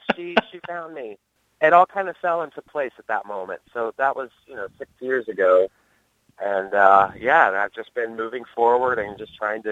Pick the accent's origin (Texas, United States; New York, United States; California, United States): Texas, United States; I think I talked about growing up in Texas.